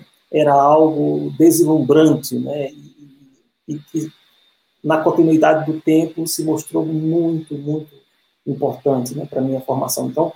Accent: Ubaeira, Brazil; born there; Eu nasci em Ubaeira, eu nasci num tempo, em 1969

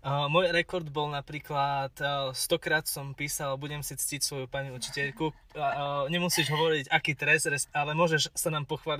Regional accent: Vranov nad Topľou, Prešov Region, Slovakia; Ja som z Vranova na Topľo a 4 roky som do tejto školy dochádzal vlakom.

